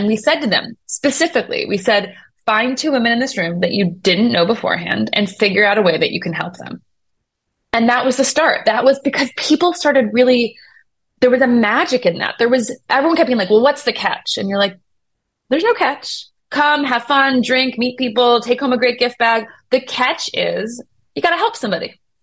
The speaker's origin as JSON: {"language": "English", "town": "Buffalo", "region": "New York", "country": "United States", "said": "She's from New Jersey. I was from Buffalo, New York."}